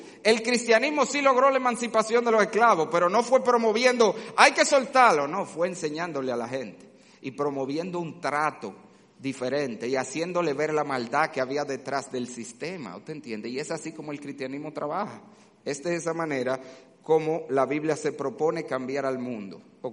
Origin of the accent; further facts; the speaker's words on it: Dominican Republic; como dominicanos y como ciudadanos de esta tierra que también lo somos